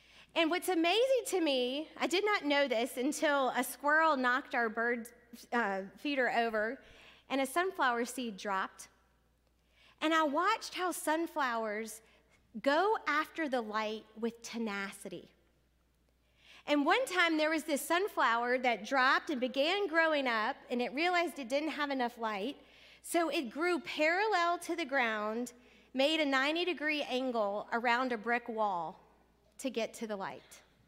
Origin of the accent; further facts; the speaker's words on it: Louisiana, United States; But this is a Louisiana oak, a southern oak, that they're everywhere in my home state.